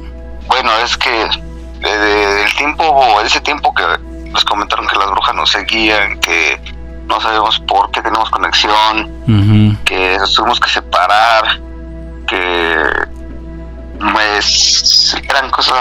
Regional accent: Huehuetoca, State of Mexico, Mexico; pero eso éramos, somos de Huehuetoca.

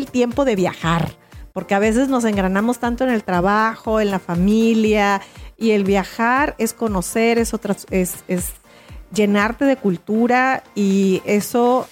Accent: Mexico; Yo creo que como mexicanos somos como muy apapachadores

